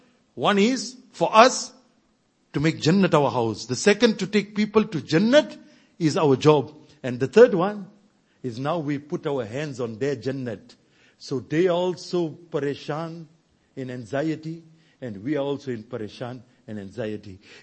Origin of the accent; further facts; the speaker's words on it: Rudrapur, Uttarakhand, India; I came from a town where I grew up in Rudrapur.